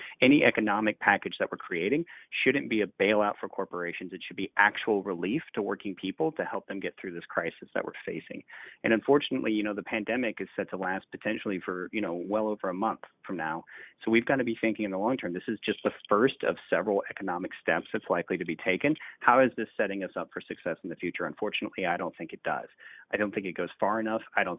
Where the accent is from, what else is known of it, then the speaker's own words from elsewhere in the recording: Nashville, Tennessee, United States; You know, I'm from Tennessee, originally Nashville